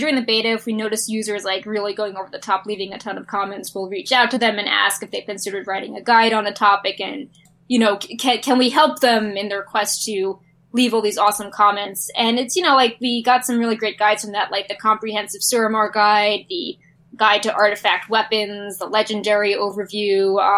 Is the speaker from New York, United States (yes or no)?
yes; New York, United States; I mean, I'm from New York, like, you see all sorts of crazy things happening in the city.